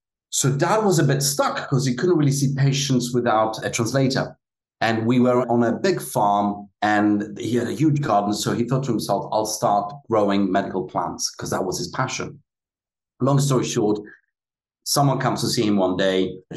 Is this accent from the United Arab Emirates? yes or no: no; England, United Kingdom; also born or lived in Italy; I was born in Italy, grew up in England.